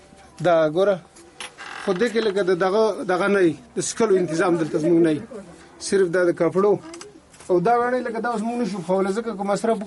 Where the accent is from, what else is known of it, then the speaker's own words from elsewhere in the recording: Kunar, Afghanistan; مونږ خپل ذاتی د کونړ یو